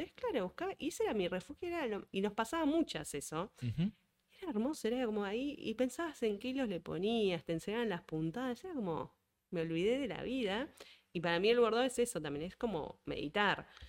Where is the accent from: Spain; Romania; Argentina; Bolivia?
Argentina; porque me parece también como argentinos somos muy quejones, ¿no?